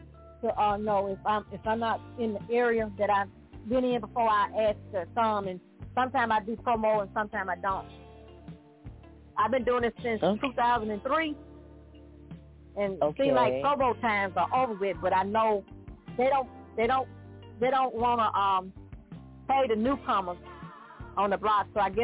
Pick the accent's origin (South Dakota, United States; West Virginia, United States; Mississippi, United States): Mississippi, United States; Newton; also born or lived in Louisiana; Well, I was born in Louisiana, raised in Mississippi, so I got the best of both sides of the world.